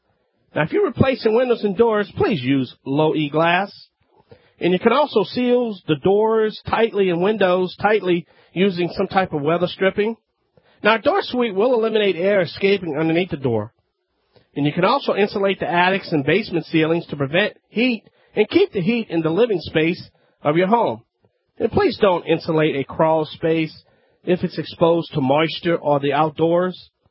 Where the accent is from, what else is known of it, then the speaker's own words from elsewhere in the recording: Louisiana, United States; That's right, I'm … from the Bayou Land.